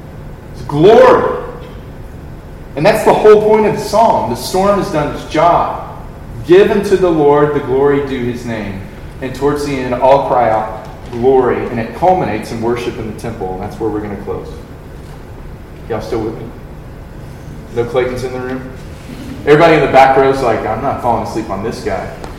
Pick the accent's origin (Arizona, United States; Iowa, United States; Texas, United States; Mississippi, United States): Texas, United States; Wichita Falls; Now, I'm from Wichita Falls, aforementioned Wichita Falls. We see tornadoes. North Texas, I've been through some tornadic activity.